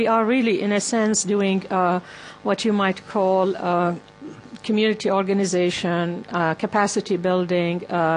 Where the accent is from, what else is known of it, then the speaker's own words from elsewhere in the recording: Mosul, Nineveh, Iraq; also born or lived in Baghdad; We are from Mosul, from the north, but my father moved to Baghdad, moved the family. He was a lawyer. And up until 1991, they lived in Baghdad.